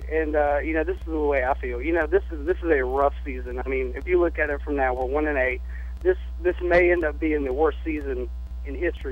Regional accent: Jacksonville, Florida, United States; now in Tallahassee, United States; I'm originally from the Jacksonville area, and I live in Tallahassee now.

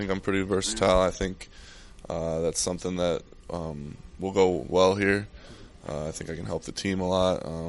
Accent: Michigan, United States; now in St. Petersburg, United States; I'm not from Florida. I'm from Michigan, but I live in St. Petersburg, so I get to stay in Florida.

